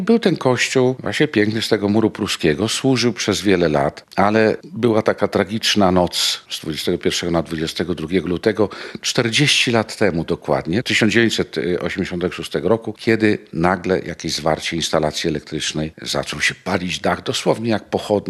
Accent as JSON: {"language": "Polish", "town": "Rzeszów", "region": "Subcarpathian Voivodeship", "country": "Poland", "tie": "born or raised there", "lives_now": "Gdańsk, Poland", "said": "Ja pochodzę rodem z Rzeszowa. Na Podkarpaciu życiu właściwie to tylko pierwsze szlify zdobywałem jako zakonnik. Posługiwałem w różnych miejscach, w Krakowie, w Warszawie, nawet w Rzymie, w Radzie Generalnej."}